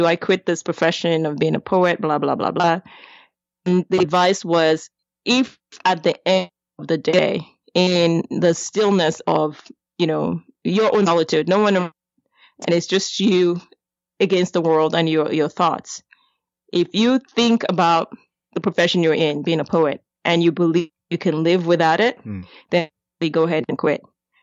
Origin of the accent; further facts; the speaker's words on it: Lagos, Nigeria; I'm of Nigerian heritage. So even though I'm American, I guess, I am American. I grew up in Lagos, as I said.